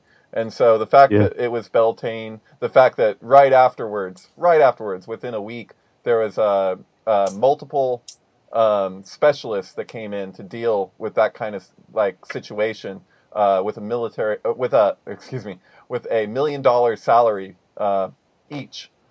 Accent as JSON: {"language": "English", "town": "Santa Cruz", "region": "California", "country": "United States", "tie": "born or raised there", "said": "I grew up in Santa Cruz. So I was born here. I was raised here. It's just a little south of San Francisco."}